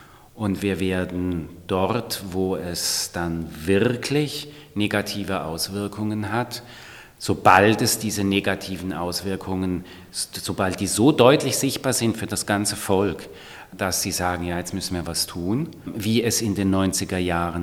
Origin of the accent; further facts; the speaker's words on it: Switzerland; Wenn wir das spüren im Portemonnaie als Schweizer, wird sich etwas ändern.